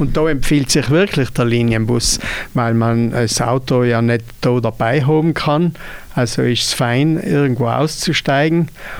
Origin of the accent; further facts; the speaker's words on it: Trentino-Alto Adige, Italy; Bei uns in Südtirol eben in diese 5 ladinischen Täler rund um den Sellerstock